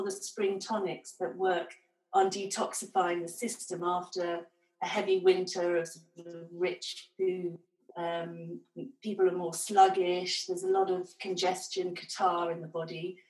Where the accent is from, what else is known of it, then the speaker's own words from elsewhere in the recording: York, Yorkshire and the Humber, United Kingdom; since I was a young girl growing up on the North Yorkshire Moors, going out with my mum and looking at plants. And then I think there were lots and lots of herb shops, and there was one in York where I grew up